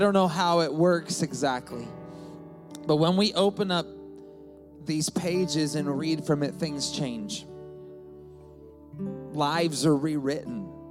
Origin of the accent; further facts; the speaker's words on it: Seattle, Washington, United States; I'm from the Seattle area, born and raised in the same church my whole life.